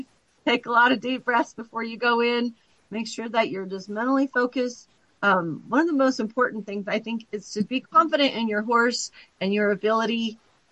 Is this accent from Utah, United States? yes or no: yes; Utah, United States; I grew up doing 4-H and what we called junior posse. I'm from Utah. I grew up in Utah.